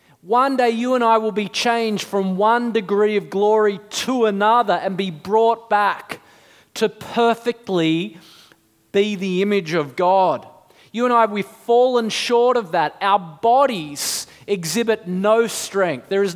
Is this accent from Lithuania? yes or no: no; New South Wales, Australia; I grew up in the North Shore.